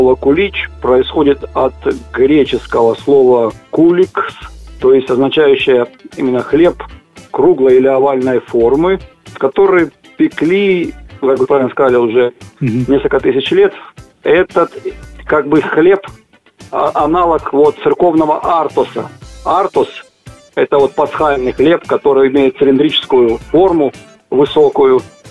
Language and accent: Russian; Krasnodar Krai, Russia; now in Rostov-on-Don, Russia; Я родом сам с Кубани, и вот пока я не приехал в Ростов, я вообще не знал, что такое кулич.